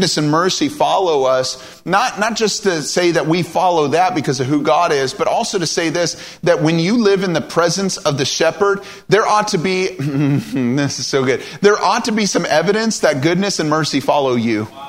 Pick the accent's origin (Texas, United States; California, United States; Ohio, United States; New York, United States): California, United States; Eureka; I grew up in the Bay Area in Eureka, California, as I mentioned.